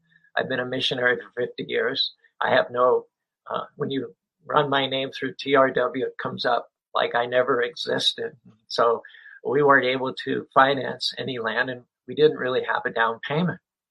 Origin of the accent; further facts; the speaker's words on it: Stallstown, Pennsylvania, United States; Turns out I'm from Stallstown, Pennsylvania, a small town of not more than 100 people.